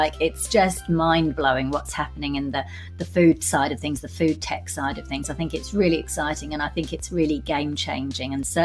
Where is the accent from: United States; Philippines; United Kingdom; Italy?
United Kingdom; London; I come from a working class family in the UK. I was actually born in the East End of London, so I'm technically a Cockney, but I grew up in Southeast London, just outside Southeast London.